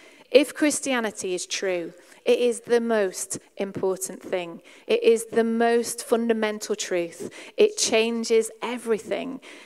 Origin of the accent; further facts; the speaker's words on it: Yorkshire and the Humber, United Kingdom; I grew up in the Methodist church. My parents went to a little chapel in rural North Yorkshire